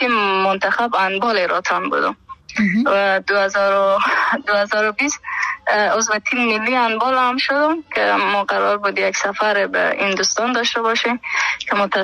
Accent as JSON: {"language": "Persian", "region": "Herat", "country": "Afghanistan", "said": "من از هرات باستان خانه مامونجا بود زندگی میکردم، اهل هرات هستم."}